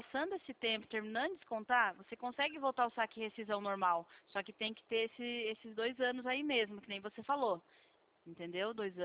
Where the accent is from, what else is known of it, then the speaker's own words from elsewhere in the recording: Sorocaba, São Paulo, Brazil; Eu sou de Sorocaba.